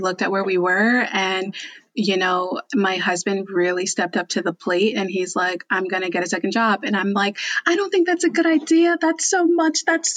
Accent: New Jersey, United States; also born or lived in New York; now in Texas, United States; So I was like, actually in New York before I moved down to Texas, but I'm from Jersey.

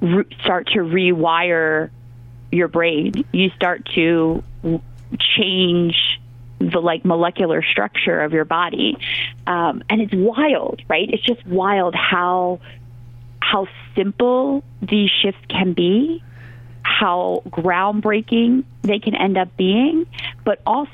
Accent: Philadelphia, Pennsylvania, United States; So long and short of it, I am a Northeast Philadelphian girl. I was born and raised in Philadelphia

